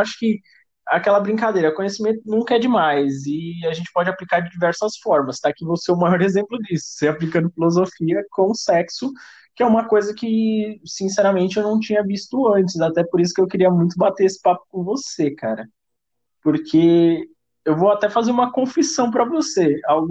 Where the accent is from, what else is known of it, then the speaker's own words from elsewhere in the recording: São Paulo, Brazil; eu sou de São Paulo, mas eu gosto bastante de uns gauchismos